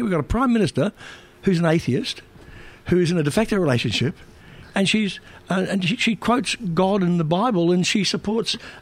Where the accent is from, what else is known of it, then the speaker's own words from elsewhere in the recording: New Zealand; moved away; I came from New Zealand in 1963. I'd already been a journalist then. I'm 68 years old